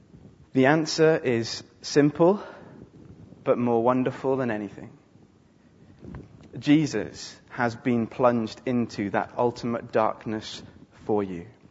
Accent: Wales, United Kingdom; I'm from Wales, I can insult Aberystwyth, it's fine.

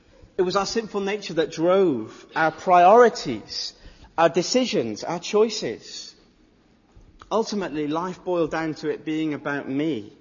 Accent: United Kingdom; I know we're British

